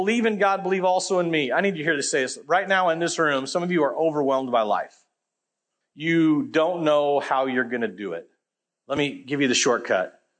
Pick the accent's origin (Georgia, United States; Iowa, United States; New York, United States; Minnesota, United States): Iowa, United States; born there; I apologize, I was born in Iowa, just where it happened.